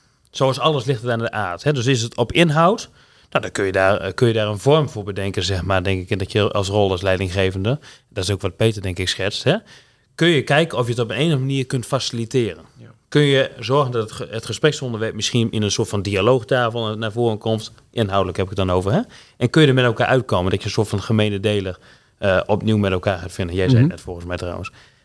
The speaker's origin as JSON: {"language": "Dutch", "town": "Winschoten", "region": "Groningen", "country": "Netherlands", "said": "ik kom uit Winschoten. En Winschoten staat erom bekend dat Oost-Groningen, Stug."}